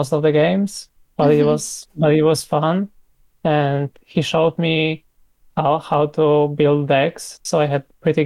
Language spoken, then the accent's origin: English; Poland; So I'm 22 years old. I'm from Poland.